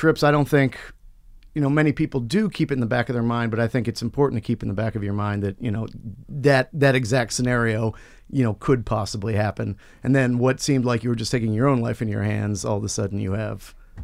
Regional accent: Florida, United States; because I'm from Florida, you know, and have worked in tourism jobs in Florida

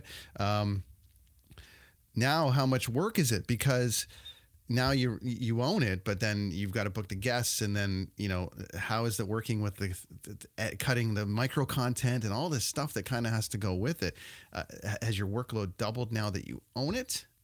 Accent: Ontario, Canada; I grew up in Ontario.

